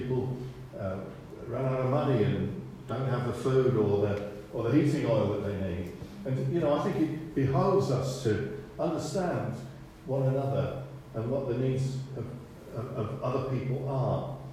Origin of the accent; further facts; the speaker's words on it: England, United Kingdom; I'm from England, I was born in England, and I love England, I care about this nation particularly.